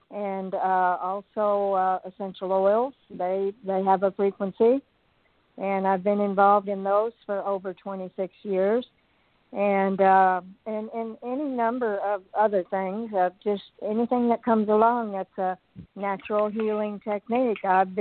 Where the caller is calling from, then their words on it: Oklahoma, United States; I'm calling you from Oklahoma, and yes, I certainly have enjoyed your show tonight.